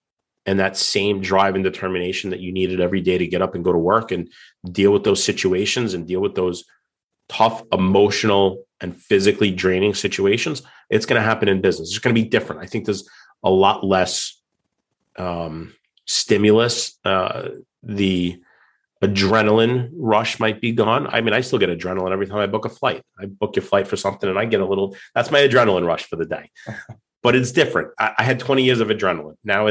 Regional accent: New York, United States; you know, I come from New York and coming from being married to an Italian New Yorker, Italian American

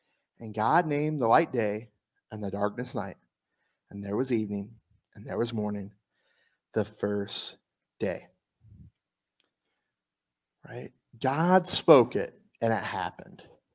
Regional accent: Louisiana, United States; So I know you guys know I'm from South Louisiana, so I got to talk to you about South Louisiana.

